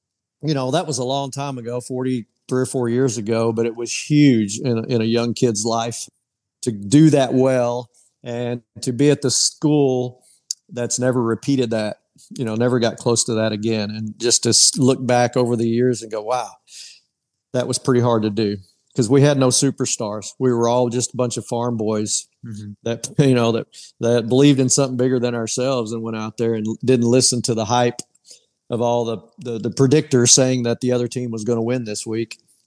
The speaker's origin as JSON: {"language": "English", "region": "Texas", "country": "United States", "tie": "born or raised there", "said": "Well, to me, I grew up in Texas and I happened to play on a little bitty school."}